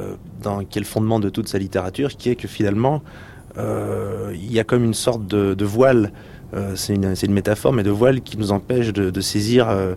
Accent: France; on est français

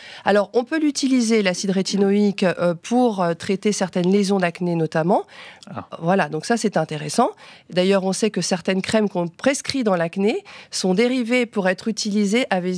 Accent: France

